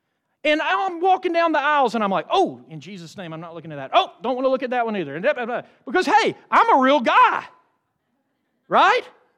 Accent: Athens, Georgia, United States; You know, I was born and raised in Athens, Georgia, where you got the University of Georgia.

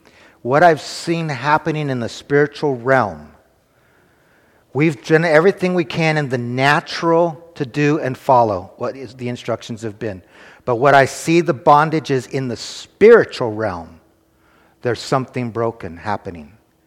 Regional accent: California, United States; All right, I'm from California. We absolutely do not eat frog legs there.

